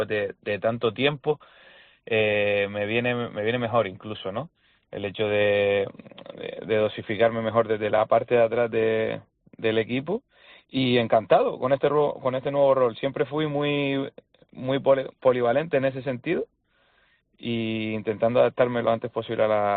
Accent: Canary Islands, Spain; also born or lived in La Palma; Sí, nací en La Palma por circunstancias. Al final, mis abuelos en aquella época, cuando mi madre estaba embarazada, pues trabajaban en La Palma, pero somos todos de aquí, de Gran Canaria, del barrio de Sarte.

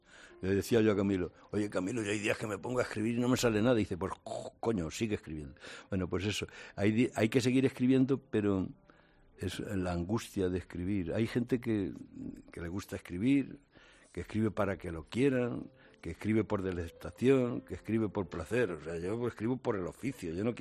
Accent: Mariana, Castilla-La Mancha, Spain; No, bueno, no soy ni de Cuenca, soy de una aldea. Se llama Mariana, que está cerca de la Ciudad Encantada

